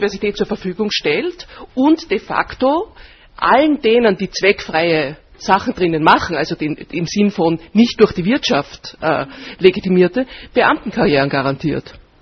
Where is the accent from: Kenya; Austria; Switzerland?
Austria; in den 30er Jahren auftritt bei uns in Österreich